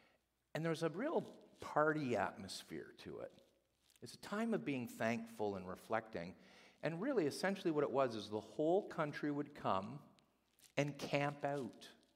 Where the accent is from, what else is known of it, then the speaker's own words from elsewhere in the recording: Brantford, Ontario, Canada; I'm from Brantford, Ontario.